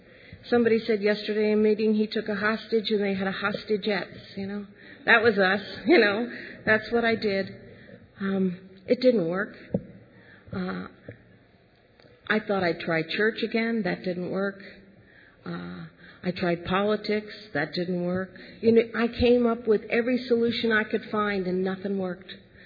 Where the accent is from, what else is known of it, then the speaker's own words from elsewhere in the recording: Pennsylvania, United States; now in California, United States; I'm the third of four children, and we were born and raised in Pennsylvania, and three of them live in Texas, and I live in California.